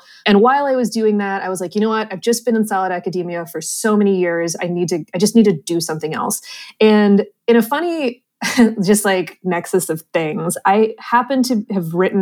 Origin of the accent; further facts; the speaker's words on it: Somerset, Pennsylvania, United States; born there; No, I was born in Somerset, Pennsylvania.